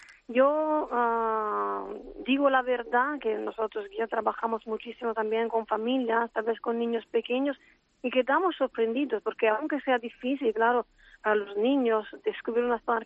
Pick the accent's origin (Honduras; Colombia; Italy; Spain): Italy; Naples, Campania; Spanish is a second language; como soy de Nápoles, Nápoles ha sido una ciudad que ha sido siempre conquistada por los españoles. Y aún en el dialecto napolitano tenemos palabras cuya raíz es una raíz española. Y nuestra cultura es una cultura española